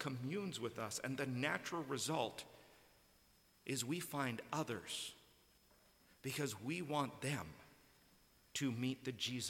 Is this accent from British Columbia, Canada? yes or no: yes; British Columbia, Canada; also born or lived in Kitimat, British Columbia; I was born in Kitimat, British Columbia, the northern coast of BC. I don't identify as coming from Kitimat. I identify as coming from Vancouver Island. That's where I was raised.